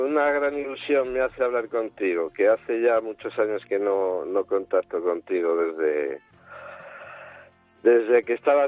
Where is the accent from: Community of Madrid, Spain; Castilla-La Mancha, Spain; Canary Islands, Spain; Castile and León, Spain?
Castile and León, Spain; Tudela de Duero; Yo soy de Tudela de Duero, que te invito, sí.